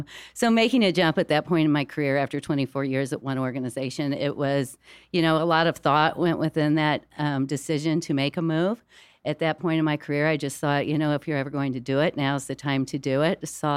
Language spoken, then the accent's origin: English; Midwest, United States; being from the Midwest all of my life and born and raised in the Midwest